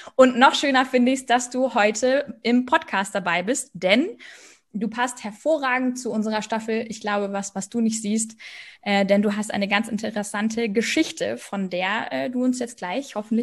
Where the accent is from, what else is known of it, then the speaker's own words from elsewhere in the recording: Hamburg, Germany; Ich komme ja ursprünglich aus dem Norden. Wir sind beide in Hamburg in der Gemeinde mehr oder weniger groß geworden